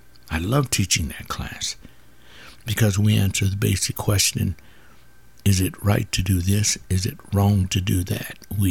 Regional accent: United States; I see the benefits of being an American in this country, it is quite a blessing to be an American here.

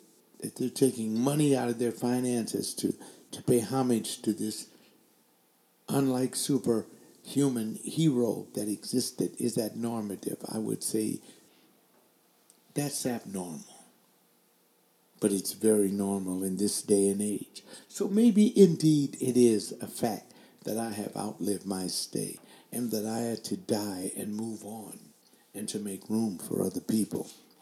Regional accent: Los Angeles, California, United States; Even though I was from Southern California, Los Angeles, and he was from this unknown town in Arkansas, that we were alike.

